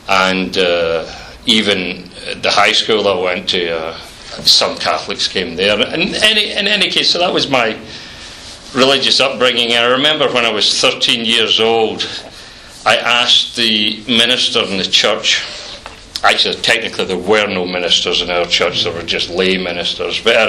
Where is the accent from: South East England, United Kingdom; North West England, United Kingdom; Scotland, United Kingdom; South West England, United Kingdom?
Scotland, United Kingdom; Hamilton; born there; Well, I was born in Scotland in a little place called Hamilton in 1953. And my parents were both pretty well born-again Christians.